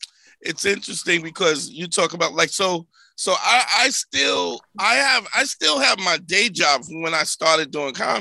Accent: Brooklyn, New York, United States; I mean, I grew up in Brooklyn in the 80s.

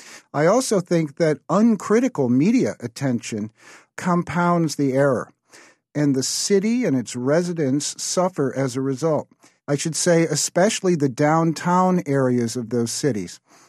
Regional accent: St. Louis, Missouri, United States; I'm from St. Louis and proud of it.

